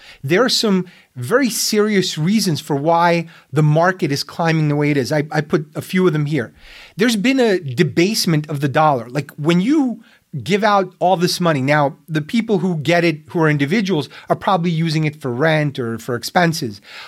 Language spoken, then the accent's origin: English; New York City, New York, United States; I grew up in Brooklyn, where this was the norm.